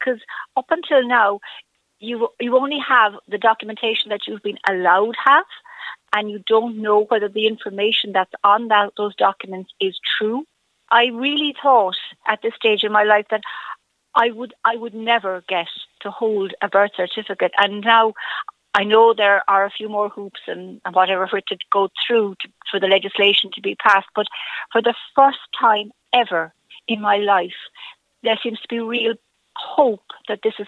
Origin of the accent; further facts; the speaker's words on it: Cork, Munster, Ireland; born there; It says I was born in Dublin and I wasn't. I was born in Cork